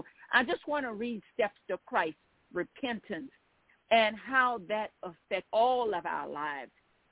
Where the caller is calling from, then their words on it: Baton Rouge, Louisiana, United States; I'm calling from Baton Rouge, Louisiana.